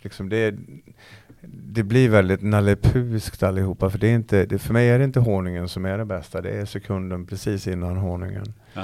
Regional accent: Falun, Dalarna County, Sweden; När jag var 7 år så satt jag på bordet hemma i Falun, köksbordet med benen i kors.

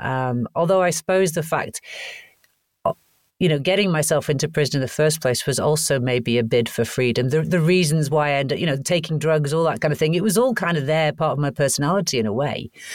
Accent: Wales, United Kingdom; also born or lived in Canada; I was born in Canada and raised in Wales, and I grew up in a sort of a farming community, quite a rural area. Great place to grow up as a kid.

